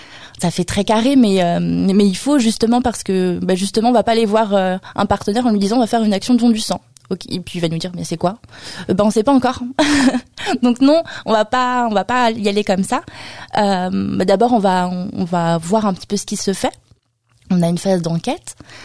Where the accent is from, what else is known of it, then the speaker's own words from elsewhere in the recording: Château-du-Loir, Pays de la Loire, France; À titre d'exemple, moi je suis de Château-du-Loir.